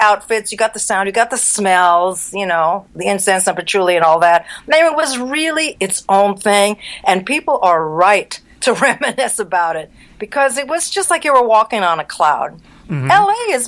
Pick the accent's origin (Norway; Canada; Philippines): Philippines; I was raised in the Philippines where, you know, it's like a very kind of strict education.